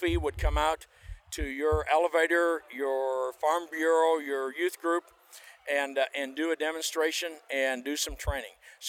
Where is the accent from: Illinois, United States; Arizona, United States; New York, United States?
Illinois, United States; Galesburg; I'm from the Galesburg area.